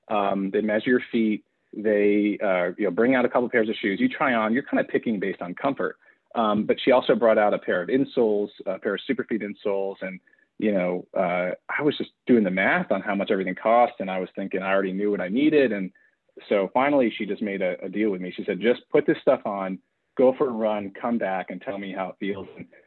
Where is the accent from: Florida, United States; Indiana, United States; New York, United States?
New York, United States; Plattsburgh; I grew up in Plattsburgh, New York, there wasn't a running store.